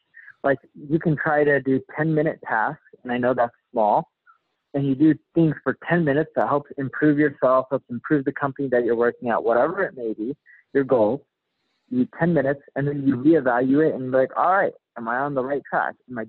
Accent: United States; As an American, it's really difficult there.

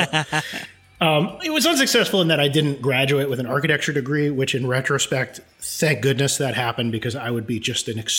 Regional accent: East Greenwich, Rhode Island, United States; I grew up in Rhode Island. Mm-hmm. I just say Providence because nobody except people from Rhode Island know Rhode Island, but it's this little sort of town called East Greenwich, which is like maybe 15 minutes south of Providence.

